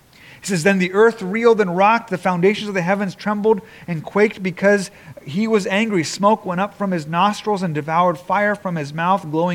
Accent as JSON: {"language": "English", "country": "Japan", "tie": "born or raised there", "said": "growing up in Japan, we had many temples around us."}